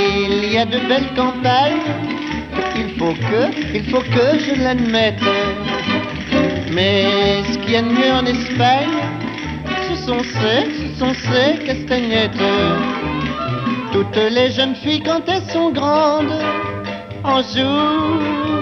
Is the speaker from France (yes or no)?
yes; France; Je suis français, moi, je suis français.